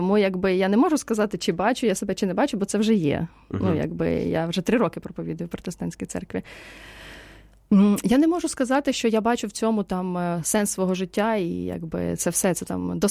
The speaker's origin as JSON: {"language": "Ukrainian", "town": "Kryvyi Rih", "region": "Dnipropetrovsk Oblast", "country": "Ukraine", "also_born_or_lived": "Kyiv", "said": "Бо я з Кривого Рогу, а потім жила в Києві."}